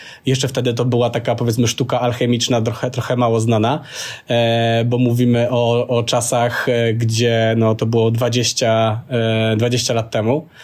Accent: Silesian Voivodeship, Poland; Pochodzę z małej miejscowości w okolicach Żywca i tam się wychowałem

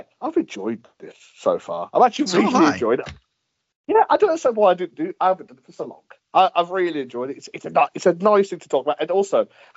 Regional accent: Birmingham, West Midlands, United Kingdom; I'm from Birmingham and I'm smart.

